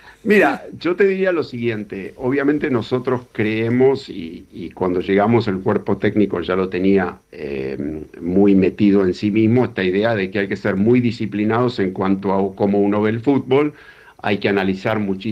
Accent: Argentina; now in Santander, Spain; también soy español, soy hispano-argentino, mis abuelos maternos nacieron los dos en España, mi abuelo nació en Madrid y mi abuela nació en Burgos, ambos fallecieron en Argentina

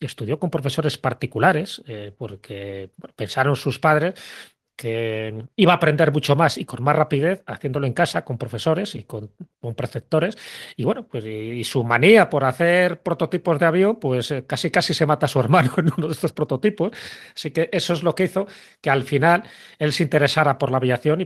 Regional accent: León, Castile and León, Spain; Somos de León también.

